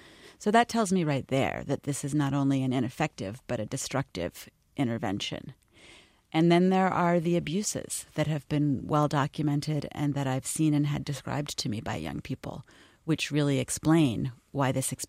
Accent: California, United States; But it's interesting because I'm from California

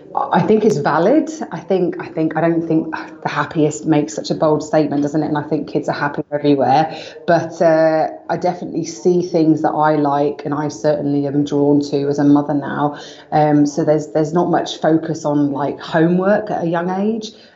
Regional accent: London, United Kingdom; He's from Sydney, I'm from London. We're both city people

